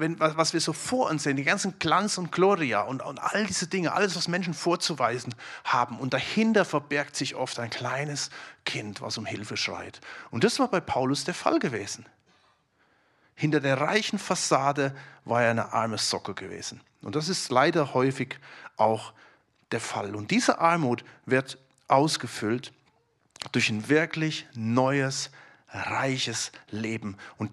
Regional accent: Stuttgart, Baden-Württemberg, Germany; In Jerusalem wurde ich gefragt, woher kommst du? Sag ich aus Stuttgart.

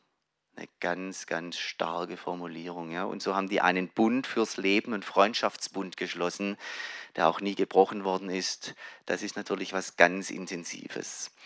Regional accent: Baden-Württemberg, Germany; also als Schwabe in Hamburg ist sowieso ein Riesensprung.

